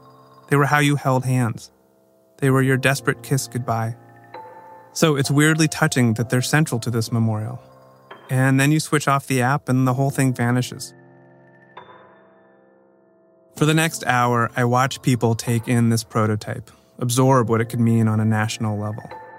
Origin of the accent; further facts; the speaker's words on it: Washington, District of Columbia, United States; I grew up in the Washington, D.C. area, surrounded by noble statues and somber slabs.